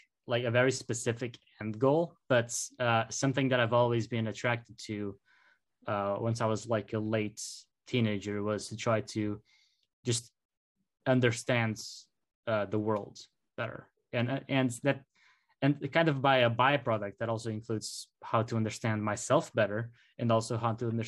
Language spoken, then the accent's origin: English; Portugal; English is a second language; moved away as an adult; now in Slovenia; So I was born in Portugal, and I lived there for most of my life.